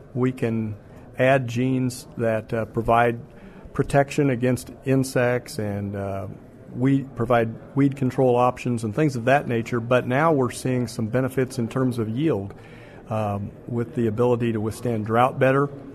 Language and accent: English; Johnston, Iowa, United States; I'm from Johnston, Iowa. Been on this job for about a year.